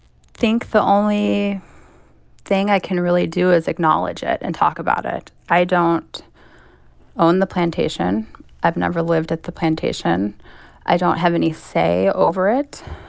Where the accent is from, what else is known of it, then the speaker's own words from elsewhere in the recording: Chicago, Illinois, United States; I'm not from the South originally. I was raised in Chicago, but my dad is from Mississippi. My mom is from Tennessee.